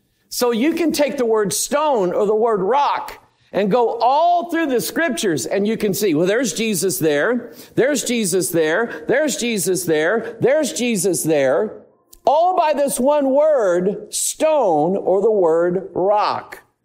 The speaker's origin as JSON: {"language": "English", "town": "Pine Bluff", "region": "Arkansas", "country": "United States", "tie": "born there", "moved": "yes", "said": "I was born in Arkansas. Pine Bluff, who knows where that is? Pine Bluff, on the other side of the levee. The wrong side of the levee, the cotton field side of the levee."}